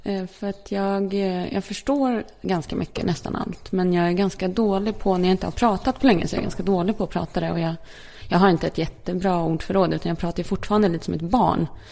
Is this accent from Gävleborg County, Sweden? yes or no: no; Kumla, Örebro County, Sweden; när jag bodde i när jag växte upp i Kumla. Utanför Örebro. Alltså en liten stad. Där jag bodde fram tills jag flyttade hemifrån. En jättepytteliten håla. Eller pytteliten, men det är en liten stad, en liten kommun.